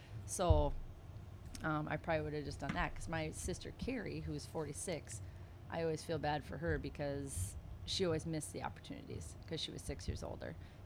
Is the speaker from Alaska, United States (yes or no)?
no; Minnesota, United States; Like, so I was like, well, Minnesota is my hometown.